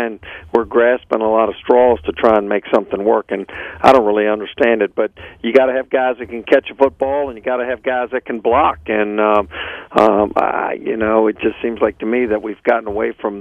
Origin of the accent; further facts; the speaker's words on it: Charlottesville, Virginia, United States; But you know, my big growing up in Charlottesville and probably in my heart of hearts, always knowing I wanted to be a Wahoo